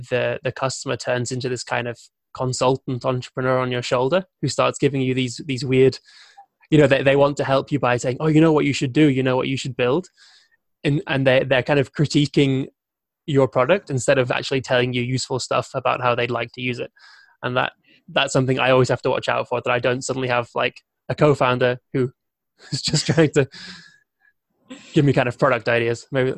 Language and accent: English; United Kingdom; Okay. Well, I'm obviously, being British, every conversation starts off with me saying sorry.